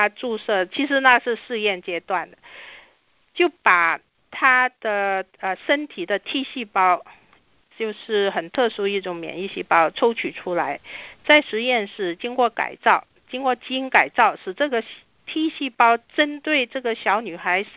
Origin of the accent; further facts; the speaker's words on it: China; 就是比如说我们中国人常说的电疗还有化疗